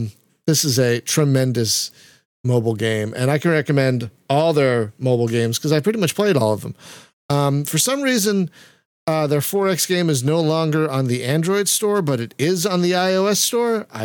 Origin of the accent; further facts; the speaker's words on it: United States; I'm an American. I don't know the conversion.